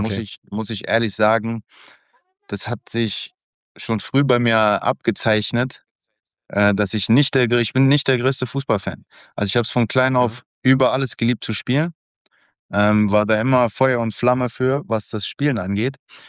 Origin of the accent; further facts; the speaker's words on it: Bochum, North Rhine-Westphalia, Germany; Also Mama, Papa und eine meiner drei Schwestern leben noch in Bochum. Meine Frau kommt auch aus Bochum, ich bin aus Bochum.